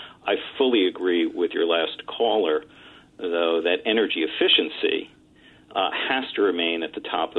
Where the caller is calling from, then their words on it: New Jersey, United States; You know, I'm calling you from New Jersey. We continue to invest in solar here in our state.